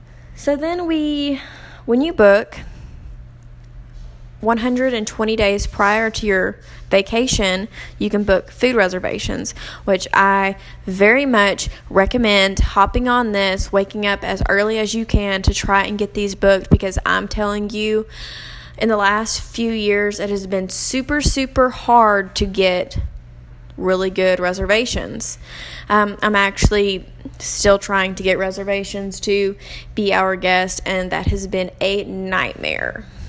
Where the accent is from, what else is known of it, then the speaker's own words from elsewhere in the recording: Vidor, Texas, United States; I am from Vidor, Texas, which is about 15 minutes from Beaumont, Texas.